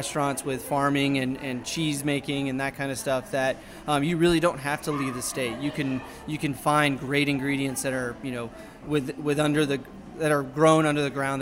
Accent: Texas, United States; also born or lived in North Carolina; now in St. Louis, United States; So I was born in North Carolina, raised in Texas. I've been all over the country, worked in really great food cities.

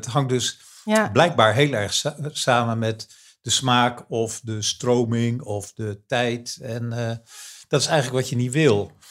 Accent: Amsterdam, North Holland, Netherlands; Ik ben Amsterdammer, maar ik ben met een Rotterdamse getrouwd.

